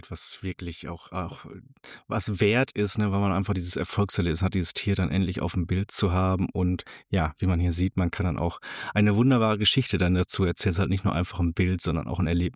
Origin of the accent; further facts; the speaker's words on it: North Rhine-Westphalia, Germany; aus meiner Heimat im Sauerland